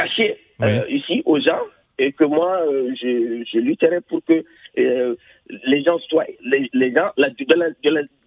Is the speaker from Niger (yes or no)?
yes; Niger; je suis Nigérien.